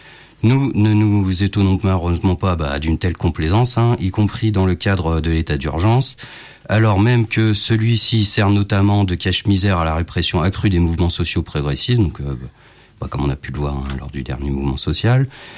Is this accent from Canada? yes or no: no; Lyon, Auvergne-Rhône-Alpes, France; comme à Lille et chez nous à Lyon